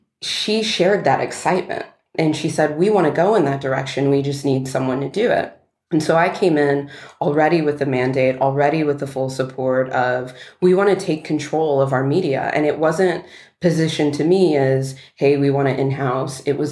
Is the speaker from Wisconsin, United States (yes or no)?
no; New York, United States; Of course, me being a New Yorker, we made plans for New York at some point in the future.